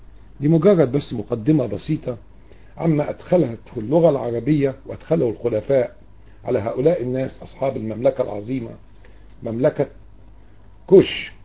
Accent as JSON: {"language": "Arabic", "country": "Egypt", "said": "أنا ليس عربي إطلاقا، أنا ابن مصر فعلا لكن ليس عربي."}